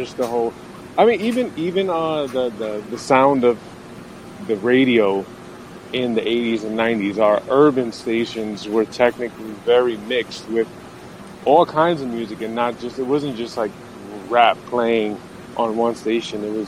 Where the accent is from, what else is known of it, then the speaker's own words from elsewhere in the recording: New York City, New York, United States; I'm from the Lower East Side of New York City, born and raised, residing in Bushwick now, but I came up, I guess, the early 80s in New York.